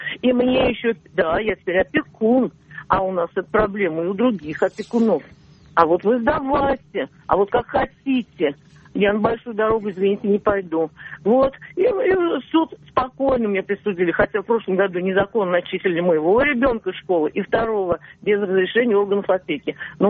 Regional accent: Samara, Samara Oblast, Russia; Из Самары. Да, из Самары.

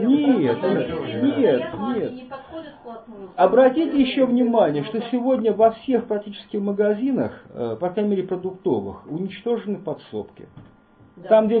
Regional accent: Saint Petersburg, Russia; Я, слава богу, ленинградец в четвертом поколении.

